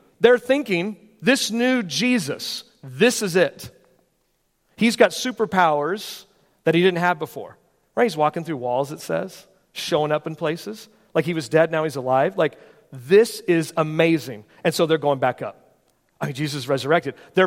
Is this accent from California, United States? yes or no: yes; California, United States; I'm originally from California. One of the things I like about being on the East Coast is the history that you have here.